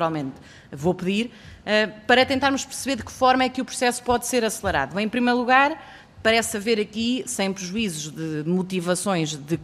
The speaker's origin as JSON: {"language": "Portuguese", "town": "Marinha Grande", "region": "Leiria", "country": "Portugal", "said": "eu sou da Marinha Grande"}